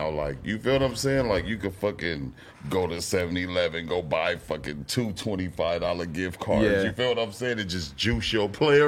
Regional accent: Compton, California, United States; I'm like, yeah, bro, I'm from Compton.

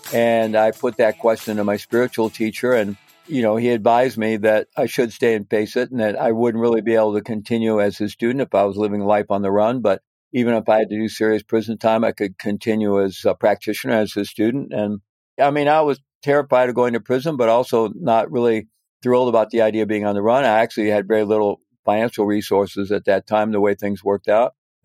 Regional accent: Midwest, United States; So I grew up in the Midwest, a Roman Catholic family. I don't know, for anybody that grew up in the 1950s, kind of middle class, leave it to Beaver kind of suburban world.

